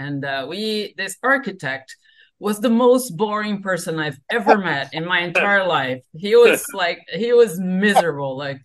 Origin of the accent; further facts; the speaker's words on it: São Paulo, Brazil; English is a second language; Well, I grew up in the Atlantic Forest in São Paulo State. We had a little property outside of São Paulo City on the way to the coast.